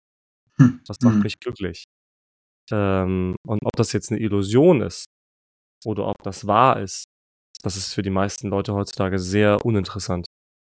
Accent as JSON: {"language": "German", "region": "Hamburg", "country": "Germany", "said": "Also ich komme nicht gebürtig aus Bremen, aber Hamburg, ne?"}